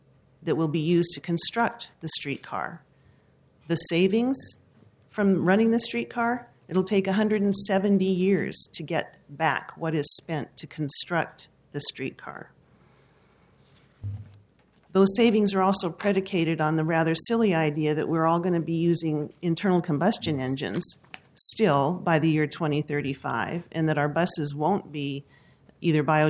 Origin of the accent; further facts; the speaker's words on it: Portland, Oregon, United States; I grew up in Portland. When I was a kid, I went to Grant High School.